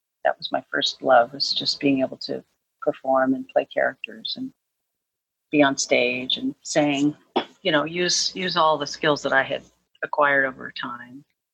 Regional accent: California, United States; I grew up in California.

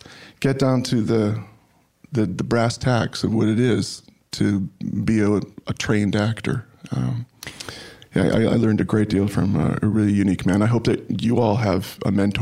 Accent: Indianapolis, Indiana, United States; born there; I was born in Indianapolis, Indiana, the year of our Lord, 1960.

